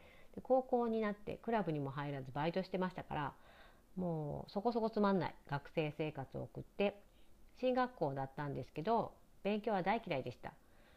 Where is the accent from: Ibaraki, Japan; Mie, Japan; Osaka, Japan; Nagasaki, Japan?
Osaka, Japan; Higashiosaka; 私は、1971年大阪生まれの大阪育ち、大阪でも町工場の多い下町の東大阪というところに生まれ育ちます。